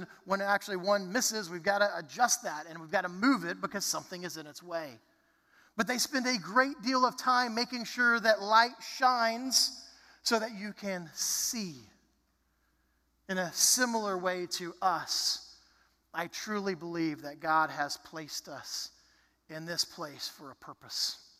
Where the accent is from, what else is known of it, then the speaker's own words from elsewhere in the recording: Dallas, Texas, United States; I grew up in the Dallas area.